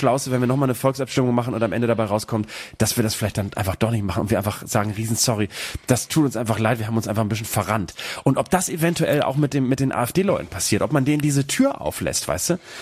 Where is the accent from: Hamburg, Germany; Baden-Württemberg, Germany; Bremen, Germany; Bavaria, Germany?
Bremen, Germany; ich mich von Fegesack entferne, gedanklich oder zeitlich von meiner Jugend da in Bremen-Nord